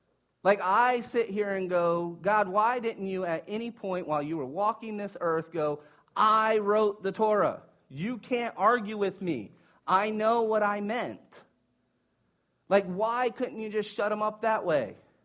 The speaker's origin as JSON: {"language": "English", "town": "Sanford", "region": "Florida", "country": "United States", "said": "I was ashamed that I was from Sanford"}